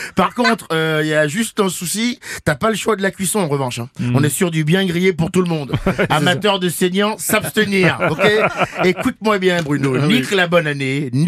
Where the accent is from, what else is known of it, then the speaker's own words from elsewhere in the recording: Benin; Attends, et moi je viens du Bénin, il fait 40 degrés à l'ombre